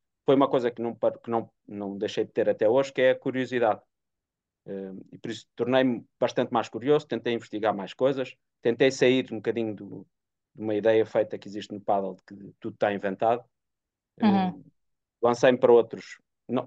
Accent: Lisbon, Portugal; now in Porto, Portugal; ou estava a morar no Porto, sou de Lisboa e fui morar para o Porto, e não conhecia ninguém

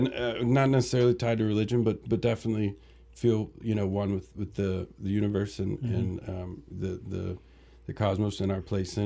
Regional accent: Florida, United States; also born or lived in South Carolina, United States; I'm from. I was born in South Carolina. My parents are actually from Western Maryland. I went to school and grew up in Florida.

